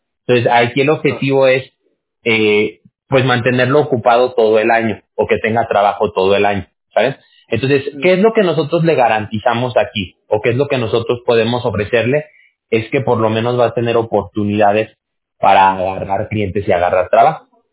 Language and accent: Spanish; Mexico; yo soy mexicano. Allá en México hay un dicho